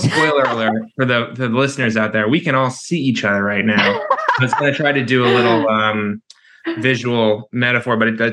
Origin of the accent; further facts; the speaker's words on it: Colorado, United States; I'm from Colorado. I grew up there, and it's been dry as a fucking bone for 20 years already.